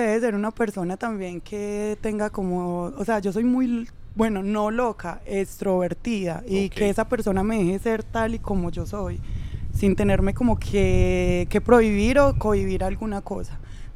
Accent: Medellín, Antioquia, Colombia; also born or lived in Mexico; Nací en Medellín y de ahí no me he movido. Ahí me he quedado. Bueno, y 3 años que viví en México, pues, también, pero ya ahí siempre he estado de Medellín.

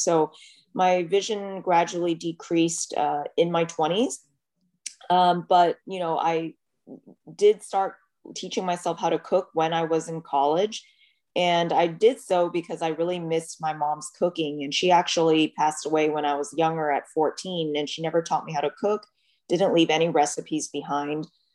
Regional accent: Houston, Texas, United States; I grew up mostly in Houston. My father's work took him to Houston. So I would say I'm pretty much a Texas girl. Raised in Houston

